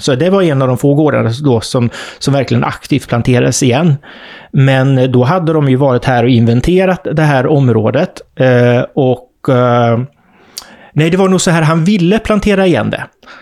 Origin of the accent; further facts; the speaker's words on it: Västra Götaland County, Sweden; jag tror det mesta är nog i min hembygd här, alltså södra Västergötland